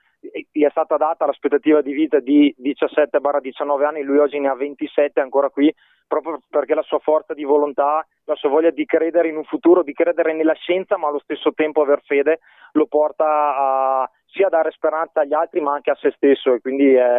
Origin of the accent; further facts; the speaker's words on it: Canale d'Agordo, Veneto, Italy; io sono di Canale d'Agordo, e quindi mi pareva corretto ricordarlo